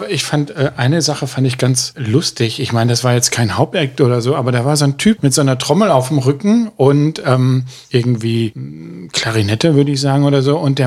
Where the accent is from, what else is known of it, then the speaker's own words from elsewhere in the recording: Darmstadt, Hesse, Germany; Ich bin ja da quasi in der Ecke groß geworden. Ich bin auf Darmstadt groß geworden, wollte ich mal sagen.